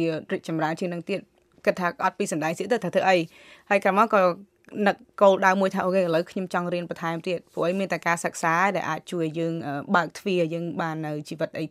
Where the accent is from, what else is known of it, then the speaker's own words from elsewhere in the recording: Chanh, Battambang, Cambodia; now in United States; ការខ្ញុំនៅក្មេងខ្ញុំបានកើតនៅគ្រួសារក្រីក្រមួយនៅភូមិចាញ់នៅខេត្តបាត់ដំបង